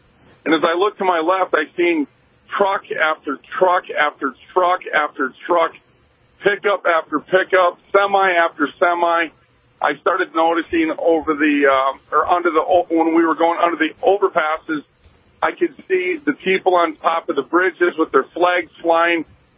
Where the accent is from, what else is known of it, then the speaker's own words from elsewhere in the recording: United States; I'm happy to say that I'm an American